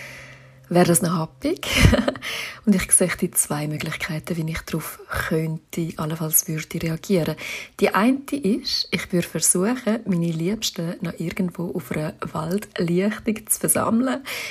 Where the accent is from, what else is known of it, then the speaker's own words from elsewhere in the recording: Zurich, Switzerland; ich bin mittlerweile auch schon 41. Ich komme aus dem Zürcher Wunderland ursprünglich